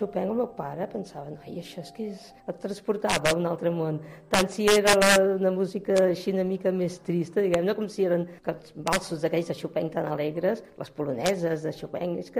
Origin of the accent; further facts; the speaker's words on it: Barcelona, Catalonia, Spain; born there; Tinc 68 anys i vaig néixer a Barcelona, concretament al barri de Gràcia.